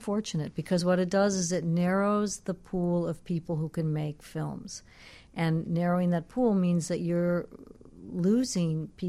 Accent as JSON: {"language": "English", "region": "Midwest", "country": "United States", "said": "So, you know, we're from the Midwest, and we just are good, solid filmmakers, right?"}